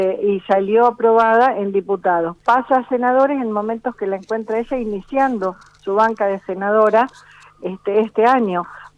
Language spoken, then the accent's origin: Spanish; Santa Fe, Argentina; lindos recuerdos de mi adolescencia en Santa Fe.